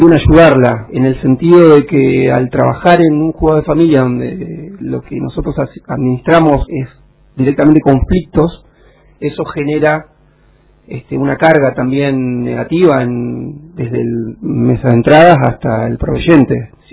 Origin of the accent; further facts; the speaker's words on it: Comodoro Rivadavia, Chubut, Argentina; born there; now in Sarmiento, Argentina; Yo nací en Comodoro en 1982, el 4 de mayo, y hace 7 años que estoy en Sarmiento.